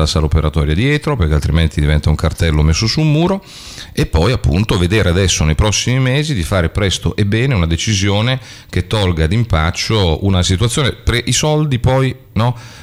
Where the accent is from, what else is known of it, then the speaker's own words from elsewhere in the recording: Fano, Marche, Italy; Poi è chiaro che io sono di Fano